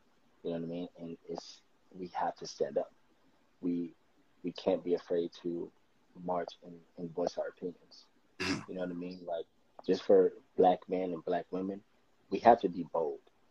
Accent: Los Angeles, California, United States; Like, I have, like I said, I come from South Central LA, so I'm always in South Central. I know my people.

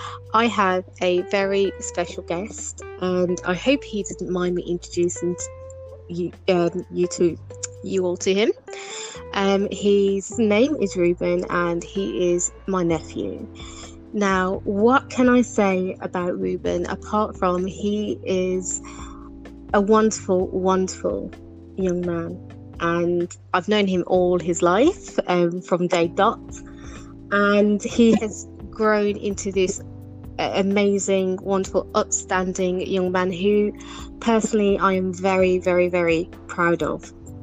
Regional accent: Birmingham, West Midlands, United Kingdom; I'm 39 years old. And as I've mentioned on my previous podcast, that I am from Birmingham in the UK. And Birmingham, is much like London, is a very cultural melting pot of different cultures.

